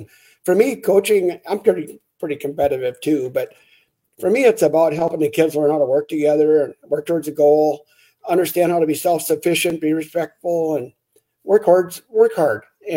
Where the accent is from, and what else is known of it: Grantsburg, Wisconsin, United States; born or raised there